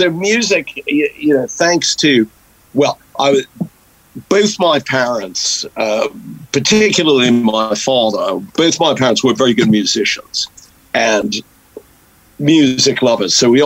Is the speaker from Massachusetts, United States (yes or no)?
yes; Marblehead, Massachusetts, United States; also born or lived in Boston; Well, I was born in Boston, but probably, I think when I was about 4 or 5 months old, we moved up the coast to a very beautiful yachting, sailing town called Marblehead